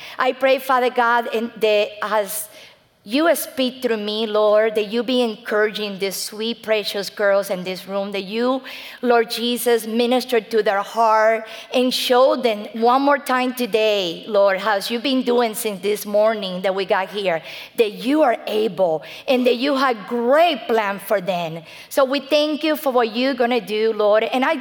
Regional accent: Isabela de Sagua, Cuba; English is a second language; now in United States; I was born in Cuba. I was born in Cuba in a little town called Isabela de Sagua. In that little town, everybody knows everybody, okay?

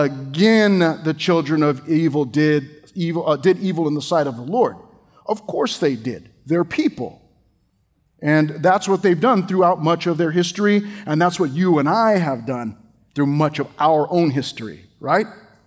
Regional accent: United States; Yes, I'm American, but I don't watch any other sports.

